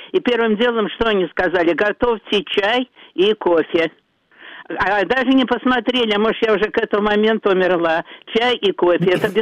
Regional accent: Moscow, Russia; я коренная москвичка, все свои 70 лет живу в Москве.

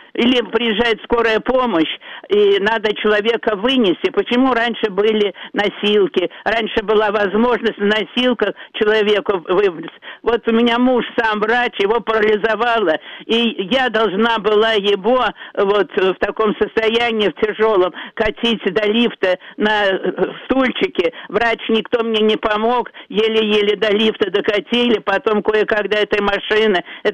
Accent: Moscow, Russia; я коренная москвичка, все свои 70 лет живу в Москве.

